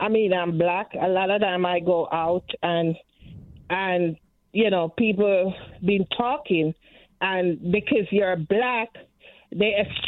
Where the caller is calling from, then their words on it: Bridgeport, Connecticut, United States; I'm calling from Bridgeport.